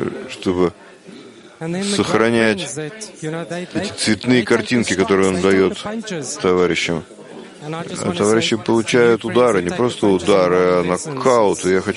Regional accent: Petah Tikva, Central District, Israel; из Петахтиква, из Израиля.

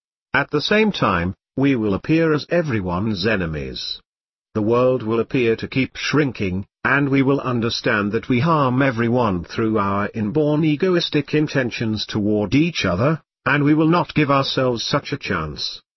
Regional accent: Israel; when he found out that I was from Israel and an expert on Kabbalah

